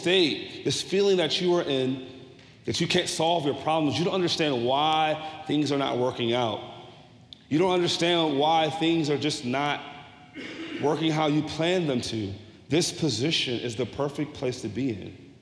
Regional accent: Jeanerette, Louisiana, United States; As a boy, I grew up in Generette, Louisiana.

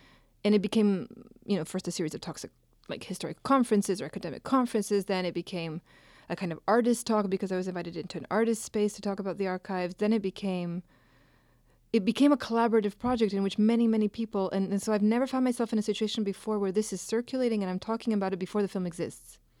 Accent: Belgrade, Serbia; English is a second language; the kind of first political shaping of that gathering took place in my hometown. And Belgrade has kind of worn the legacy of being the birth city of the non-aligned movement with great pride when I was a child.

